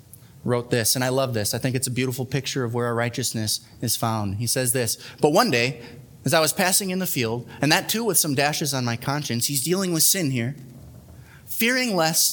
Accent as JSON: {"language": "English", "region": "Wisconsin", "country": "United States", "said": "I mean, I'm from Wisconsin. Maybe that has something to do with it."}